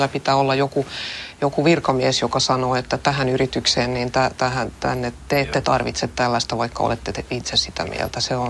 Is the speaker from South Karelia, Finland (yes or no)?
no; Jakobstad, Ostrobothnia, Finland; Esimerkiksi mun kotikaupungissa, niin meillähän on